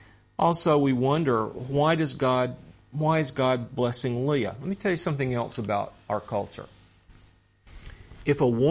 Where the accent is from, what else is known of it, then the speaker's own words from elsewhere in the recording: Atlanta, Georgia, United States; I'm from Atlanta, Georgia. The most famous book ever to come out of Atlanta, Georgia is a book called Gone with the Wind.